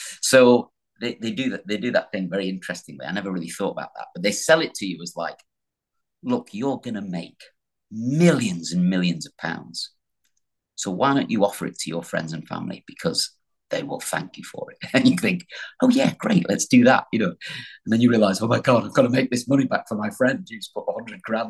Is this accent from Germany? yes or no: no; the north of England, United Kingdom; Should be called MD the North or something like that, really, because I'm from the North.